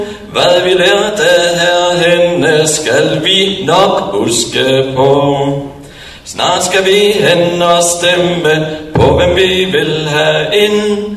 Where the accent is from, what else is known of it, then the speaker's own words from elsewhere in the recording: Gærum, North Denmark Region, Denmark; så er jeg så heldig, at jeg kommer fra Gærum, et sted, hvor vi synger morgensang